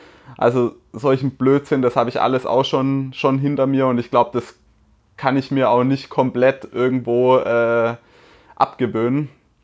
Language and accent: German; Baden-Württemberg, Germany; irgendwelche Drecks-Fuzinalsträßle, wie man bei uns im Schwabenland sagt.